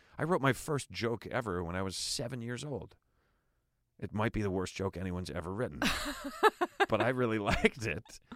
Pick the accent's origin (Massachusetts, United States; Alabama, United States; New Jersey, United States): New Jersey, United States; I'm out here from Jersey trying to, can't find a job.